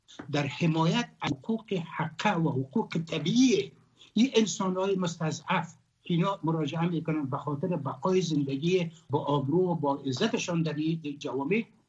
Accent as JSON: {"language": "Persian", "country": "Afghanistan", "tie": "born or raised there", "said": "ولی من تمام افغان هستم، از افغانستان هستم، اونجا زادگاهیم است،"}